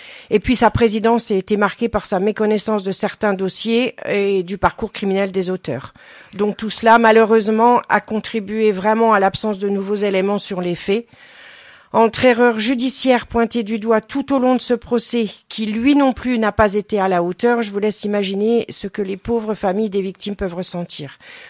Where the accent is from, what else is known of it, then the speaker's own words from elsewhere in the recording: Charleville-Mézières, Grand Est, France; je suis née à Charleville-Mézières, j'ai vécu là-bas pendant toute la période criminelle de Fourniret.